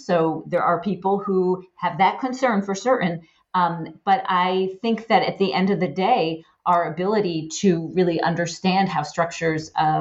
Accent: United States; really delimited so many of my experiences as a Jew and as an American.

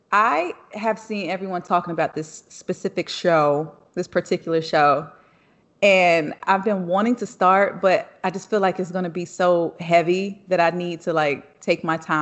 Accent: the South, United States; No, not them West Coast hoods. I grew up in the South. I grew up in the country hood.

